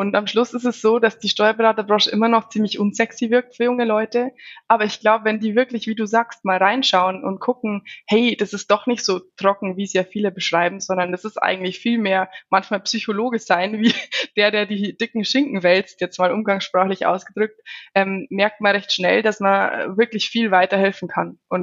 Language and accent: German; Regensburg, Bavaria, Germany; ich komme aus Regensburg, aus dem schönen Bayern, wie man vielleicht auch im Laufe der Podcast-Folge hören wird.